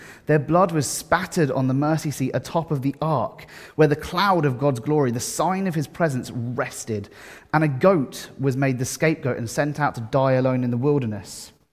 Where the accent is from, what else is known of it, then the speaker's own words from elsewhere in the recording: Frimley, South East England, United Kingdom; I was born in Frimley Park Hospital, and I was brought home to my parents' house on Chobham Road. I've known this town since my birth.